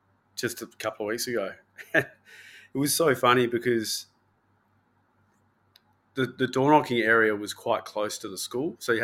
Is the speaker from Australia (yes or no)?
yes; Boya, Western Australia, Australia; also born or lived in Kalamunda; 1980, born in Kalamunda. I grew up in Boya, live in Kalamunda now. But my family has been in this area for generations.